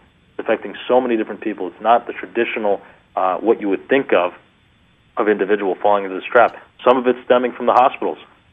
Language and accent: English; Fall River, Massachusetts, United States; But when I was a little bit younger, growing up in Fall River, there was never a movie theater when I grew up here.